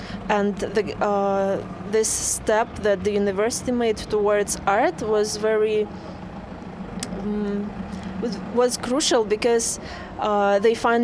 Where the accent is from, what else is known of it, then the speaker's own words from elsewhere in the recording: Saint Petersburg, Russia; I am from Russia, St. Petersburg.